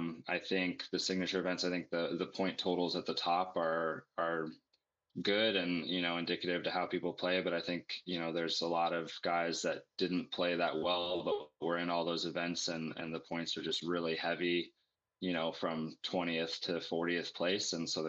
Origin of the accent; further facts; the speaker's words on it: Colorado, United States; I'm a big Broncos fan. I'm from Colorado.